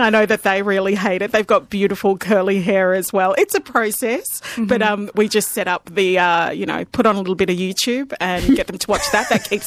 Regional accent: Preston, North West England, United Kingdom; and often I just say, I'm from Preston, you know, and try to leave it there.

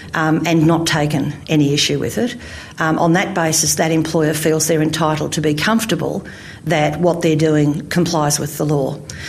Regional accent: Australia; the way that we as an Australian community have responded to this issue in workplaces has not been successful.

